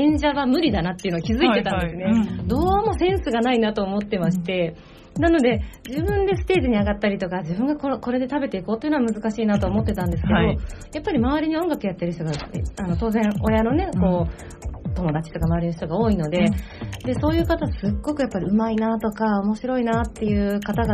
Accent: Hiroshima, Japan; まあ当時広島出身なので広島で就職をするかななんて思うと、やっぱそこではそういった仕事ってほとんどないので、

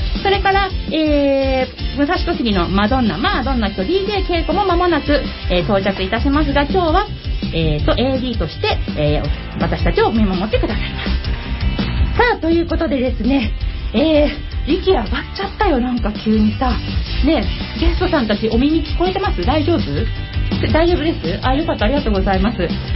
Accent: Kawasaki, Kanagawa, Japan; 川崎生まれ川崎育ち、自称夢見ヶ崎動物公園専属

